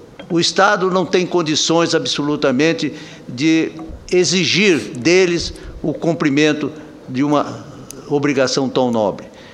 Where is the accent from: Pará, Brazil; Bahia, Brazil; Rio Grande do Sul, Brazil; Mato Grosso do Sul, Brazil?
Mato Grosso do Sul, Brazil; Campo Grande; Quando ainda na minha terra, Campo Grande, eu acionava a TV Senado e ouvia os seus pronunciamentos